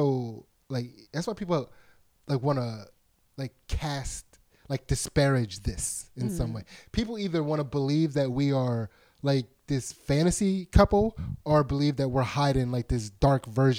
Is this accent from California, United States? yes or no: no; Pottstown, Pennsylvania, United States; Louis Gibbs, who I grew up with in Pottstown, Pennsylvania.